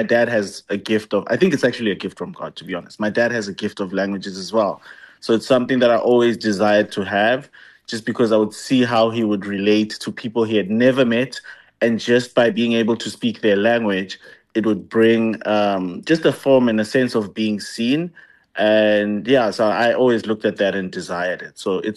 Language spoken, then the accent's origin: English; Graskop, Mpumalanga, South Africa; I grew up in Graskop, which is in Mpumalanga. Yeah, and I was like, yeah, I'm a post-democracy baby. I was born in 1994, so I'm quite young.